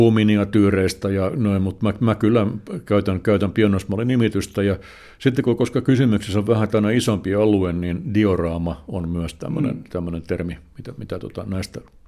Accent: Helsinki, Uusimaa, Finland; mä oon tosiaan syntyperäinen herttoniemeläinen ja lapsuuden kotini oli entisessä Herttoniemen ylisotamassa.

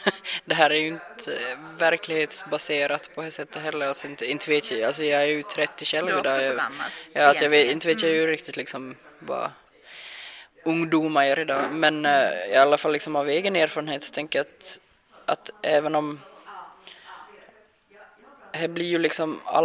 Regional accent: Sweden; Jag är svensk kvinna

